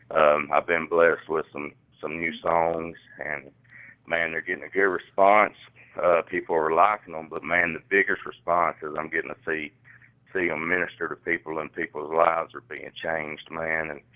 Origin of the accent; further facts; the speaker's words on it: Georgia, United States; Yeah, I'm actually from Georgia.